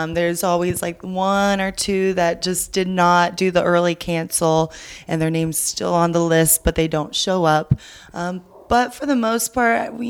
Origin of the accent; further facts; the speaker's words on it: Atlanta, Georgia, United States; also born or lived in Memphis; So I like to say Atlanta is home. I've been here for like 20 years. So it's, I feel like a native here. I was born and raised here.